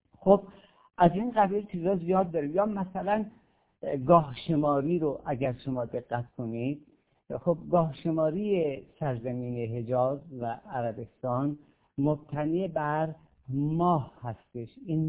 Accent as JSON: {"language": "Persian", "region": "Khorasan", "country": "Iran", "said": "با خراسان ما که سال 15 سانتی متر الی 20 سانتی متر بیشتر بارون میاد، خیلی تفاوت داره. ما اینجا زمین زیاد داریم ولی آب کم داریم."}